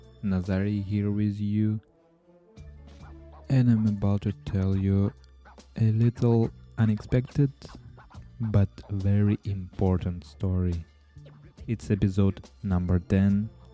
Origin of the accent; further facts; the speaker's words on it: Ukraine; But it was fair because I came from Ukraine, I played in High League of Ukraine